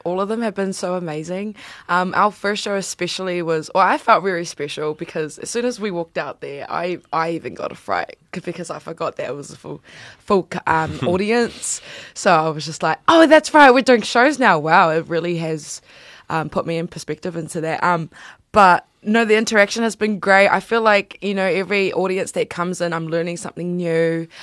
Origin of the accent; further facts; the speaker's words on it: New Zealand; I'm also a Kiwi as well